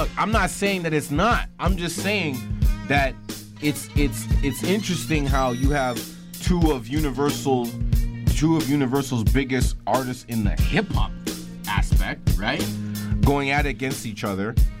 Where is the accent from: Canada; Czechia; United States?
Canada; West Coast; I'm from Canada on the West Coast.